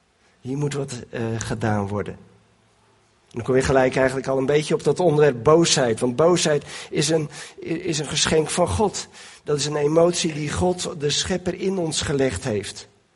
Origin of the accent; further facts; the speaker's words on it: Katwijk, South Holland, Netherlands; born there; Ik ben in Katwijk geboren, bijna 62 jaar geleden.